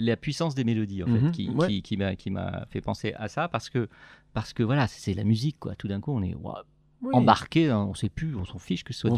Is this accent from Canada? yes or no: no; Corsica, France; moi je suis corse d'origine.